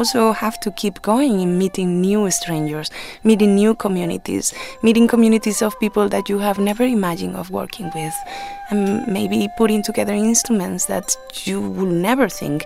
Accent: Ourense, Galicia, Spain; English is a second language; And you have to understand also that in Ourense, where I come from, the bagpipe school and the conservatory for classical music were two buildings next to each other.

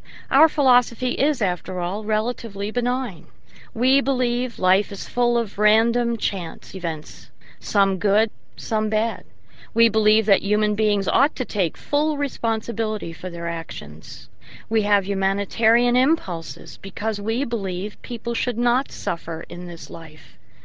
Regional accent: New York, United States; I am an American, a native New Yorker, cousin of a firefighter, and an atheist.

